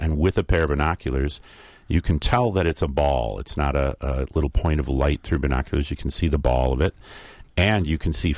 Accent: St. Paul, Minnesota, United States; I grew up in St. Paul, and we had street lights, but they lit up the street.

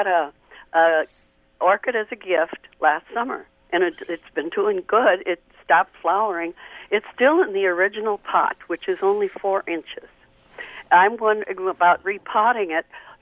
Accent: Minnesota, United States; I grew up in Minnesota, and we used to see them wild, and I love them.

